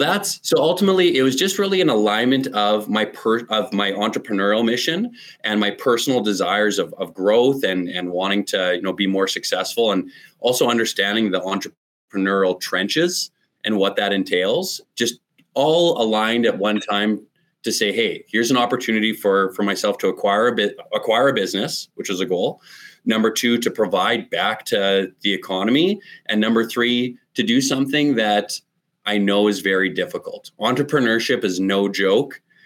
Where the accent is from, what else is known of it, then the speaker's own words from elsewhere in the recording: Saskatoon, Saskatchewan, Canada; I grew up in Saskatoon